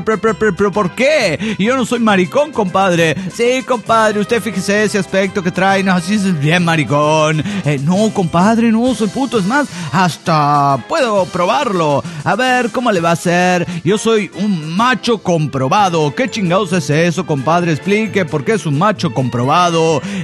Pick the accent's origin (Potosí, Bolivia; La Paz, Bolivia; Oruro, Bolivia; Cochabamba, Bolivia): Cochabamba, Bolivia; de Cochabamba, Bolivia.